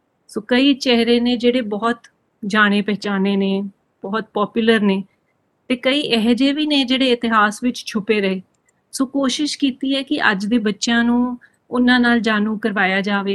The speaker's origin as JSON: {"language": "Punjabi", "region": "Chandigarh", "country": "India", "tie": "born or raised there", "said": "ਜੀ ਅਤੇ ਚੰਡੀਗੜ੍ਹ ਦੀ ਜੰਮਪਲ ਹਾਂ।"}